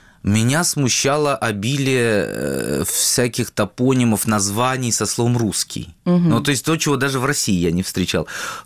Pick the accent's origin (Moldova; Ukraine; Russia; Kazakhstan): Kazakhstan; Russian is a second language